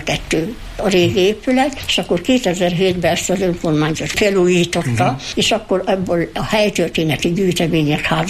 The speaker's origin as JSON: {"language": "Hungarian", "town": "Jászszentandrás", "region": "Jász-Nagykun-Szolnok", "country": "Hungary", "tie": "born or raised there", "said": "Tehát akik itt született jászok, és Jász Szent Andráson élnek, azok minnek el nem költöznének"}